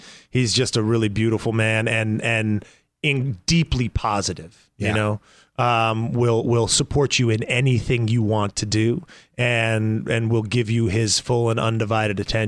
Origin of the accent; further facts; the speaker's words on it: Canada; I come from Canada, and it was a hockey background there.